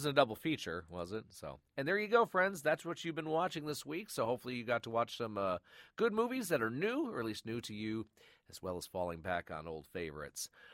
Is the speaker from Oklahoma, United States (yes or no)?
no; Flint, Michigan, United States; I remember seeing that at the Dort Highway. Was it the Flint Cinema? Back in my hometown.